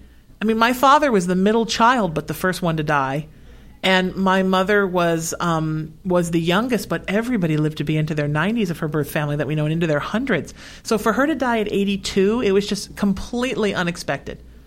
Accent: Ireland; I'm Irish.

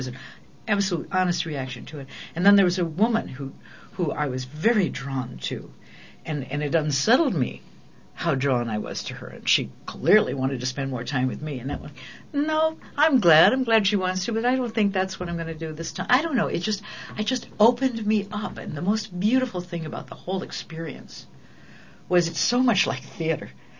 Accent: Detroit, Michigan, United States; born there; also born or lived in New York / Los Angeles; I was born in Detroit, I lived in New York, I've lived in L.A.

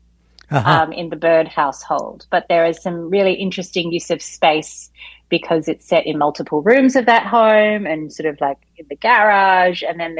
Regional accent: Australia; also born or lived in New Zealand / London; now in Los Angeles, United States; I grew up in Australia and studied there, but I've also worked in New Zealand. I lived in London for a little while. And then I moved to the US and to LA in particular about 12 years ago. And this is my home now

